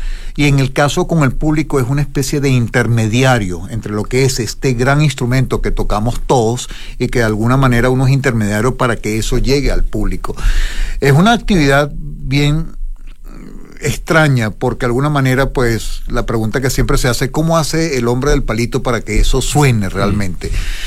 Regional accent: Barquisimeto, Lara, Venezuela; born there; Soy venezolano, nací en Barquisimeto, en Venezuela, de padres europeos. Mi padre era italiano, mi madre española

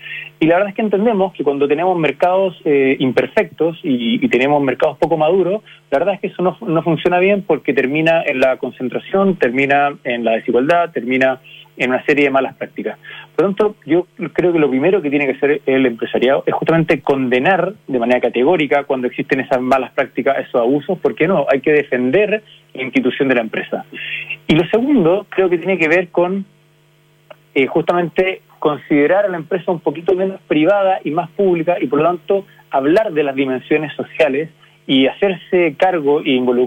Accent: Chile

